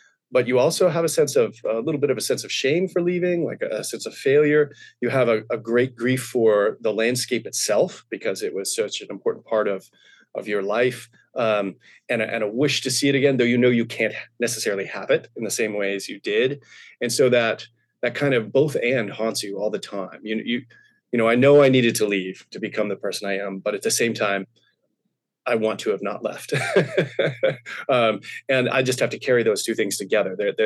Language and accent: English; Montana, United States; moved away; so I've moved quite a bit as an adult, but have now settled in Western Oregon. And in some ways, I grew up on the Big Drive, Eastern Montana, cactus and sagebrush and dust and big, big wide open views.